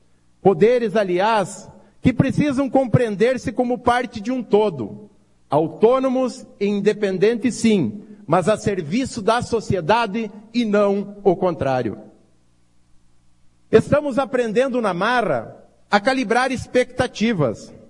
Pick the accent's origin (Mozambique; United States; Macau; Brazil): Brazil; Santo Augusto, Rio Grande do Sul; a comitiva lá da minha cidade de Santo Augusto e de várias regiões do Estado